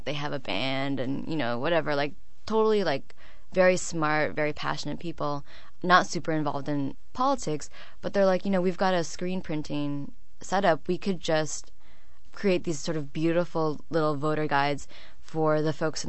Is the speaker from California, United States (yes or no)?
yes; San Francisco, California, United States; And then I'm from San Francisco, so that's kind of like the bluest of the blue.